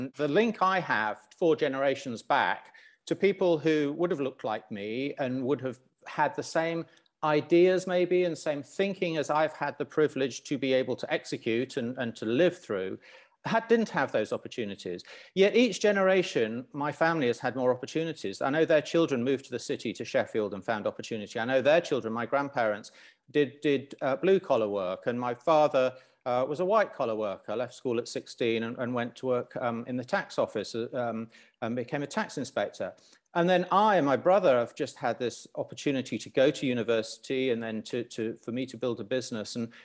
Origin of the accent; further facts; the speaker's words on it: Lusaka, Lusaka Province, Zambia; I grew up in Zambia, and … in the early 80s was absolutely huge. He'd just done the Zimbabwe Independence Day celebrations. And across all communities in Lusaka, where I was